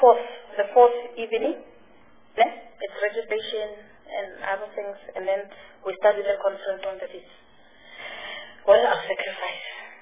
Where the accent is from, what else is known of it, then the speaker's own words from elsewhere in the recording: Pretoria, Gauteng, South Africa; Yeah, we're from Pretoria, so it will be convenient if we are here.